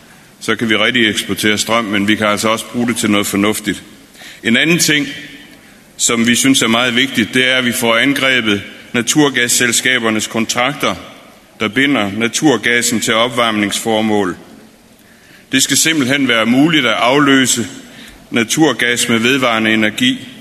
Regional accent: Thisted, North Denmark Region, Denmark; Jeg kommer fra Thisted Kommune i Thy.

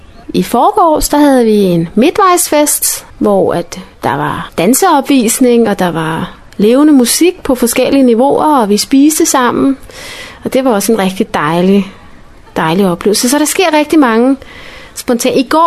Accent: Copenhagen, Capital Region of Denmark, Denmark; Jeg er på Livø med mine to piger på 11 og 13 år, og vi kommer fra København.

